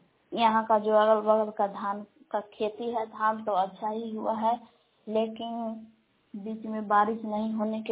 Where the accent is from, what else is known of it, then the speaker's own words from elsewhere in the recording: Belaon, Bihar, India; ग्राम बेलाव जिला कैमूर भगवान की निवासी हूँ।